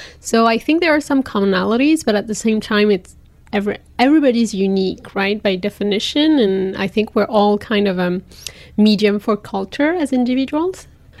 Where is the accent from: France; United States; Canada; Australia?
France; first language French; English is a second language; French is my work language as well as home language and first language. I grew up in France, so obviously in a majority context, and yeah, so French came naturally with my family and then at school, and at home it was always in French.